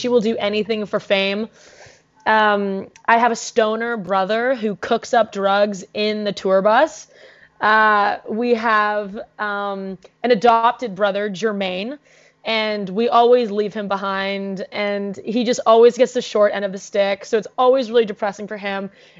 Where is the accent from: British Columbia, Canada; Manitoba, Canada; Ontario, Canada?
British Columbia, Canada; Vancouver; I'm also from Vancouver.